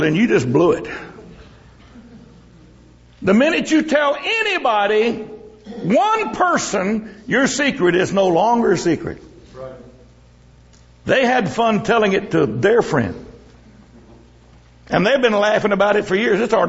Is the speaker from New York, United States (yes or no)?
no; Ocala, Texas, United States; I was born in Ocala. I've been there. I own land there. I grew up there. It's up there in Central Texas, about 20 miles out of Lampasas, on the Rocky Creek and Lampasas River where they fork.